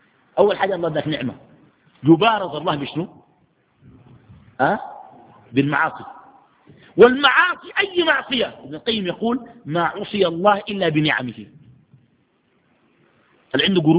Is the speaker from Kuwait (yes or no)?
no; Sudan; ويجيك والله في السودان عندنا جلسة